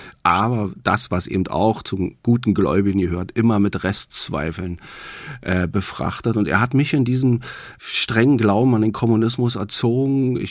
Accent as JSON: {"language": "German", "region": "Berlin", "country": "Germany", "said": "Ich bin nicht nur eigentlich Ostberliner und Berliner, ich bin Berliner."}